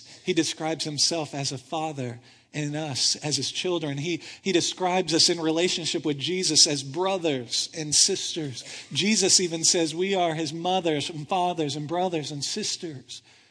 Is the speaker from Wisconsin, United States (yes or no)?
no; Texas, United States; Because we're from Texas.